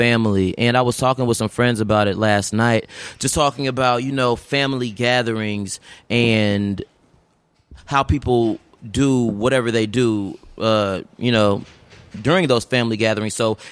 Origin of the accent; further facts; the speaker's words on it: Chicago, Illinois, United States; I'm a rapper, born and raised in Chicago.